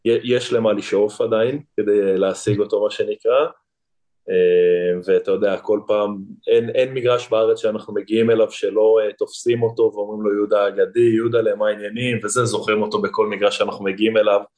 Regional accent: Hod HaSharon, Central District, Israel; אז באמת גדלתי בהוד השרון, אתה יודע, מהמחלקת ילדים עד לנערים.

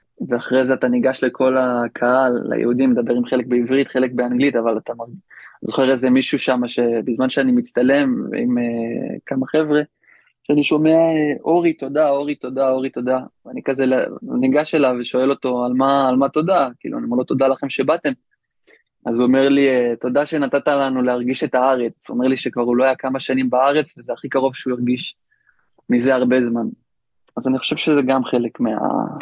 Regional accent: Mevaseret Zion, Jerusalem District, Israel; אני גדלתי במבשרת ציון

